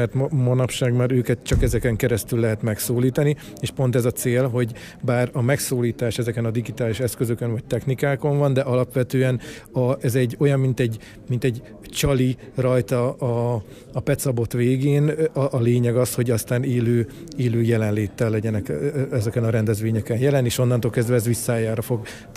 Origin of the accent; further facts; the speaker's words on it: Miskolc, Borsod-Abaúj-Zemplén, Hungary; also born or lived in Tiszaújváros; én Miskolcon születtem, Tiszaújvárosban éltem, Miskolcon tanultam, majd innen kerültem el, és kerültem vissza nem régen.